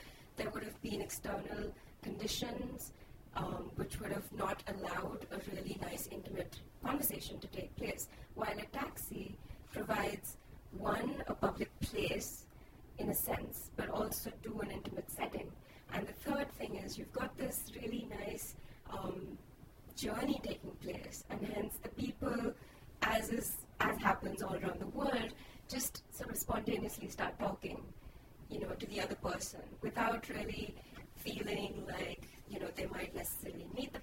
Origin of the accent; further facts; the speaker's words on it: New Delhi, Delhi, India; now in Mumbai, India; because I'm new to Mumbai, or Bombay as I prefer to call it. I'm from New Delhi.